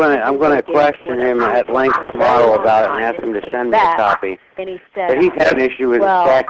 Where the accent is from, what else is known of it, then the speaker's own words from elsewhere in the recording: Horsham, Pennsylvania, United States; from Horsham, Pennsylvania.